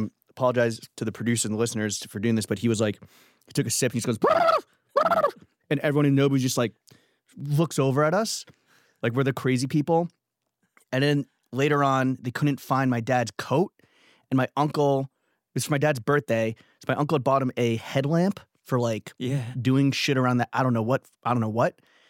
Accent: New York, United States; Another funny growing up in New York Japanese story.

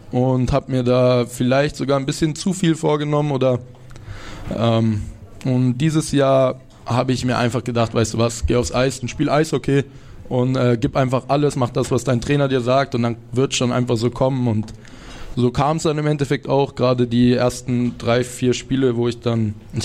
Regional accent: Nuremberg, Bavaria, Germany; eigentlich als stolzer Nürnberger versuche ich immer ein bisschen um Fürth rumzukommen und es ein bisschen zu meiden.

